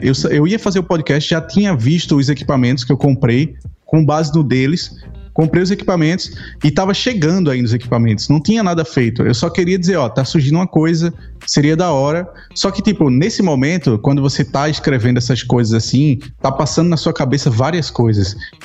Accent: Brazil; Porque você é português, eu sou brasileiro, eu vou falar coisa que vai ser engraçada.

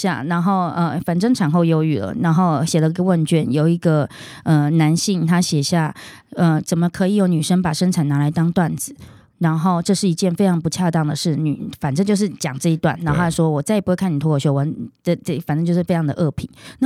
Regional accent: Taiwan; 因为我们台湾人比较重视的就是面子

